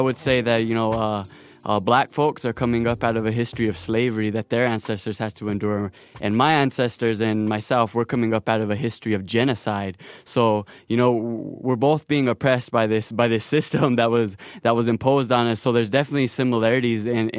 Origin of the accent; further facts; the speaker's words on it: Rosebud Reservation, South Dakota, United States; Yeah, I was born and raised out on the Rosewood Reservation, located in South Central South Dakota.